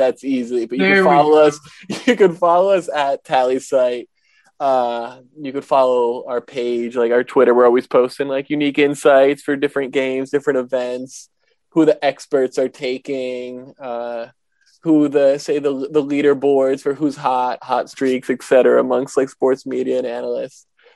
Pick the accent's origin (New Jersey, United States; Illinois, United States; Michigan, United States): New Jersey, United States; accent: New Jersey; like with my New Jersey accent, we'll say it differently.